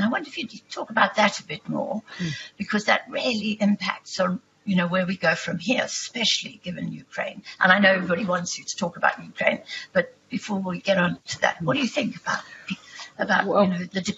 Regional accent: South Africa; I'm a South African

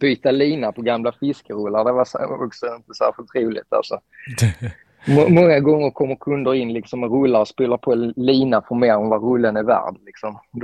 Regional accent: Skåne, Sweden; accent: Scanian; Det är väl rätt uppenbart med tanke på att jag pratar ju skånska.

